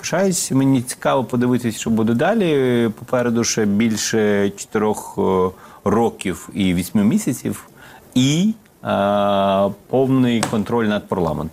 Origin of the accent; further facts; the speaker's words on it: Lviv, Lviv Oblast, Ukraine; А сам я зі Львова, звичайно.